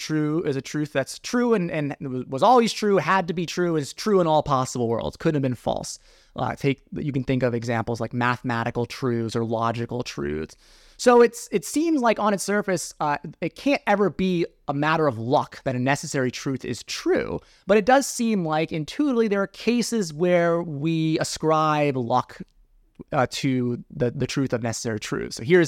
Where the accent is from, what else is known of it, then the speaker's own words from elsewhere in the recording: Pennsylvania, United States; near where I grew up in the Poconos.